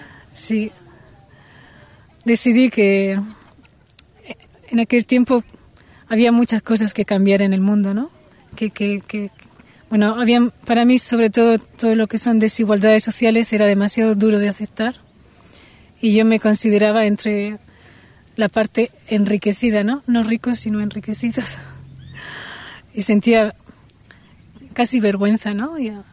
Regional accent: Spain; born there; nací en España y, bueno, soy ciudadana del mundo.

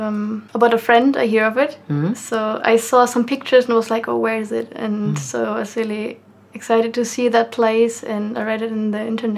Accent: Hanover, Lower Saxony, Germany; Hanover, it's in the north. It's near to Hamburg or Bremen.

